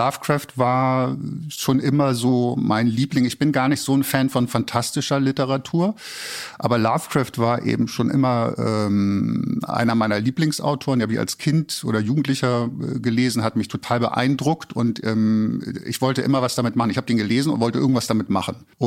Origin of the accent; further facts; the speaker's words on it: Hamburg, Germany; Ich bin halt hier in Hamburg aufgewachsen und habe so eine Kinosozialisation.